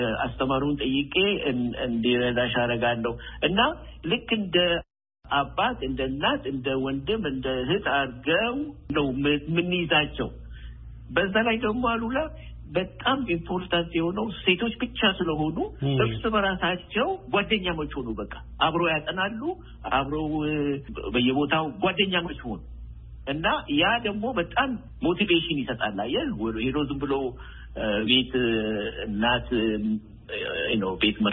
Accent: Oromia, Ethiopia; born there; አባቴ ዘመዶቼ ያሳደጉን በኢትዮጵያዊነት ነው። ደፍነትሊ የተወለድኩት ኦሮሞ ኤሪያ ነው። ግን ኦሮሞ ኤሪያም እንኳን አይባልም። ይገርማል። ሁሉ ሰው ያለበት ነበረ። ጉራጌዎች አሉ፣ አማራ አለበት፣ ኢቨን ትግሮችም የተወሰነ ነበሩ።

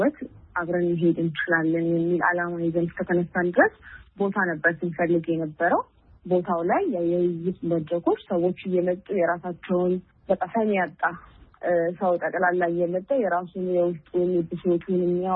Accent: Addis Ababa, Ethiopia; ያደኩት እዚህ አዲስ አበባ ነው።

